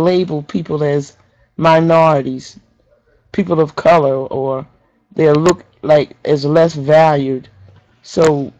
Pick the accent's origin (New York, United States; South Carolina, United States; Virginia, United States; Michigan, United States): South Carolina, United States; Yes, as a child, I grew up in South Carolina, and every day you would experience discrimination.